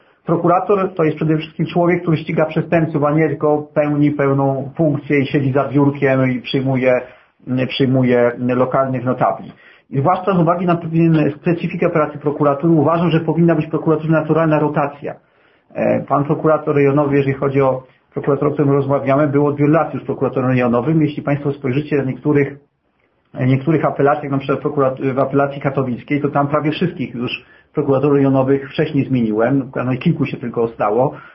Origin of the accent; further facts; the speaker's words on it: Kraków, Lesser Poland, Poland; born there; ja jestem prawie góral, z urodzenia krakowianin, ale z wychowania kliniczanin